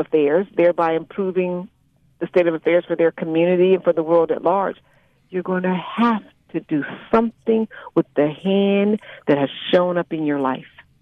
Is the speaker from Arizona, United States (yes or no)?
no; Chicago, Illinois, United States; Over here, I'm from Chicago and she loves Chicago.